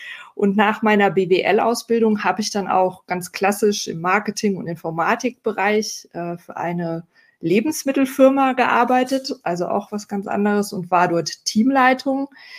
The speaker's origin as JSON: {"language": "German", "region": "Hesse", "country": "Germany", "said": "in Hessen, wo ich herkomme."}